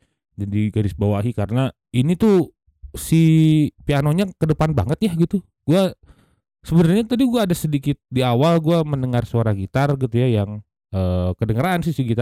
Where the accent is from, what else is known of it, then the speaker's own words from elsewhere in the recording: Bandung, West Java, Indonesia; Tapi ya ini tuh lagu yang gue bikin bukan serta-merta gue menghina kota gue, tapi mengkritisi bahwa anjing mah nyawe gitu, masa weh kita mau gini-gini aja gitu di Bandung gitu.